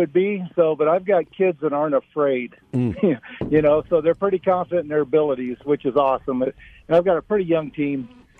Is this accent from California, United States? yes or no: yes; Buena Park, California, United States; I say I grew up in Southern California. I graduated in 73, and I lived in Buena Park, went to high school in Fullerton.